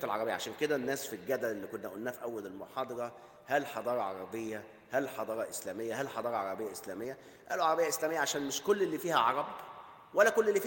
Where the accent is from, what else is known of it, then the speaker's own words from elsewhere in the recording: Egypt; اللي رموه في السجن عندنا في مصر